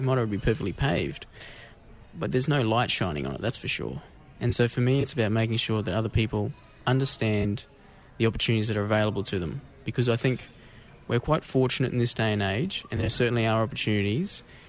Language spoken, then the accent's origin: English; Rockhampton, Queensland, Australia; So I spent the first few years of my life growing up in Rockhampton. So I was born there, as were my mother and father. And then we moved around a fair bit when I was younger, though.